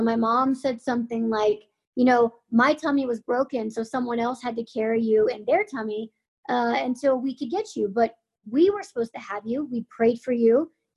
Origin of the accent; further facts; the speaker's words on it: United States; born there; I was born in the States. A lot of people think I was born in Romania, but my biological family is from Romania and then moved to the US and then I was put up for adoption here.